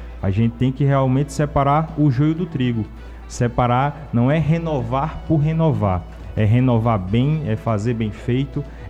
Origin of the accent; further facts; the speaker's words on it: Esperança, Paraíba, Brazil; aos 26 anos de idade, ser eleito o prefeito mais jovem de um importante município como a cidade de Esperança, minha cidade natal, minha querida Esperança.